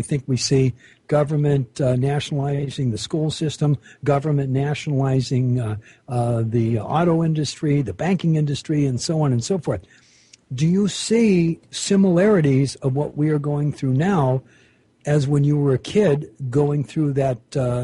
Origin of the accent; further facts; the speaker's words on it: United States; born there; You know, I was born in America in the very early 40s, and I've lived my life here